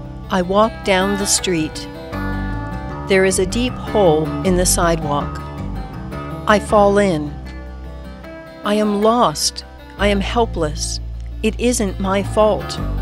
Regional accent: Cumberland, Maryland, United States; Thanks to my friends Ernest Casella and Tomeo Sasaki from my hometown of Cumberland, Maryland, for that recommendation.

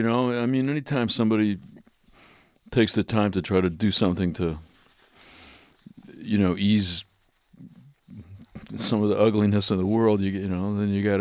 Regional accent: Michigan, United States; I grew up in the Detroit area. I never say that I'm from Detroit, though, because I don't think, out of respect to the city, I don't feel like I should use Detroit as a generic term

